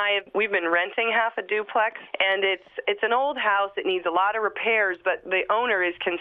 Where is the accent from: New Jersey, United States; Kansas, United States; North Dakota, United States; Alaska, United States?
Alaska, United States; now in Los Angeles, United States; I'm originally from Alaska. I've moved around a bit, but originally from Alaska.